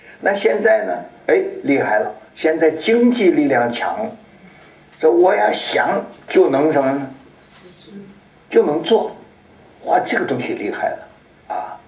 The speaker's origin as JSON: {"language": "Chinese", "country": "China", "said": "这个就我们中国人说啊，要有智慧才有能"}